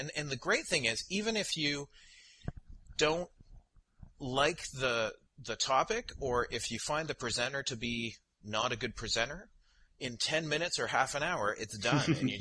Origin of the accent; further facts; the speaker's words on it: Ontario, Canada; And then he said, oh, well, where are you from in BC? And I said, no, I'm actually from Ontario.